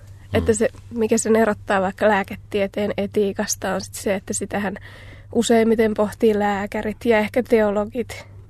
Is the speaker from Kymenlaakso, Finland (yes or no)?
no; Ylöjärvi, Pirkanmaa, Finland; now in Tampere, Finland; No, mä oon syntynyt Ylöjärvellä ja asunut sitten 10 vuotta Kurussa siinä lähellä, joka kyllä nykyään kuuluu Ylöjärveen, ja sitten Tampereella lukioajoista eteenpäin, että vaikka mä oon siellä Itä-Suomen yliopistossa, niin mä asun kuitenkin Tampereella.